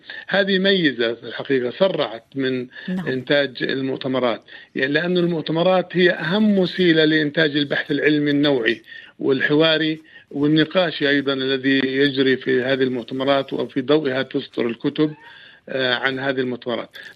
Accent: Palestine; أنا ولدت وعشت في فلسطين وأنا ما زلت أحمل هويتي الوطنية.

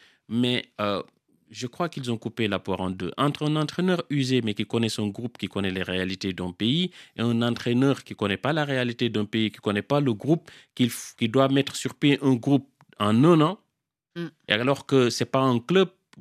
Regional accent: Guédiawaye, Dakar, Senegal; born there; Moi, je suis né à Guédiouaï, dans ce quartier.

